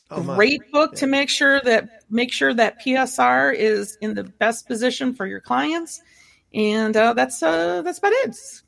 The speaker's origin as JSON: {"language": "English", "region": "Ohio", "country": "United States", "also_born_or_lived": "Southern US", "said": "Just kidding. I don't have an accent. I'm from Ohio."}